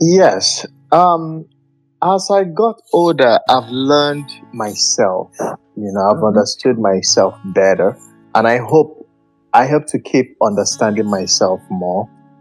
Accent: Nigeria; I grew up in Nigeria, there's 7 of us.

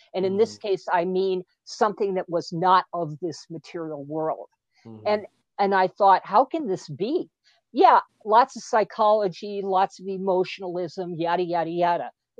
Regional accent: Ireland; Well, I'm Irish, so we tell stories. That's what we do.

